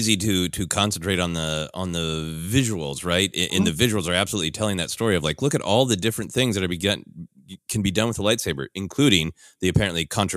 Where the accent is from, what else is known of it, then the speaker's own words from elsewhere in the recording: Minnesota, United States; I'm from Minnesota. I didn't go ice fishing, but I'm used to that image of that sort of frozen lake.